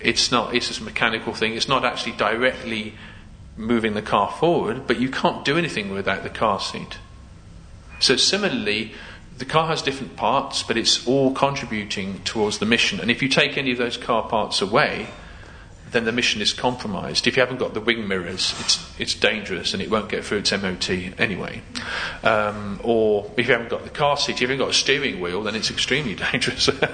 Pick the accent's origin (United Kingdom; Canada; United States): United Kingdom; Birmingham, West Midlands; and I was from Birmingham.